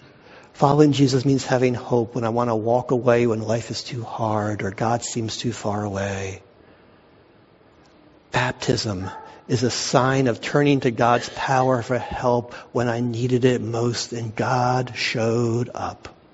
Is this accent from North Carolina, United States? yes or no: no; Boston, Massachusetts, United States; I was from Boston, had no idea where we were going.